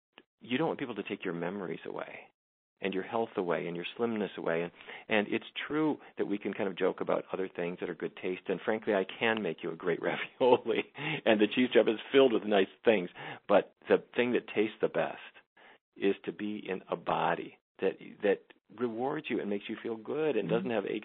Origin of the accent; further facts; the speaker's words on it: North Dakota, United States; where I grew up in near the Canadian border, there was not so much of it